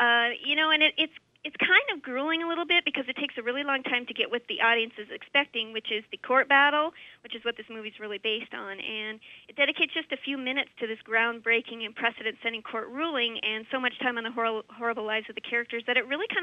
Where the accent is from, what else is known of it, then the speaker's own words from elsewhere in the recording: Montana, United States; also born or lived in Minnesota; John, I'm from Montana.